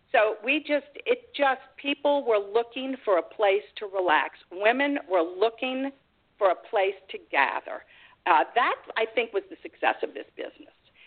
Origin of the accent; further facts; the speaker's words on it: Mandeville, Louisiana, United States; She was from New Orleans. I was from Mandeville.